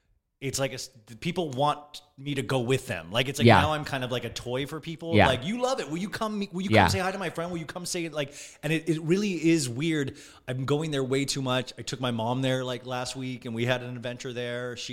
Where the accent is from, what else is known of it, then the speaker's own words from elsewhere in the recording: Olathe, Kansas, United States; now in West Hollywood, United States; Olathe, Kansas was where I grew up, a small town in Kansas. Mm-hmm. And I currently live in West Hollywood, California.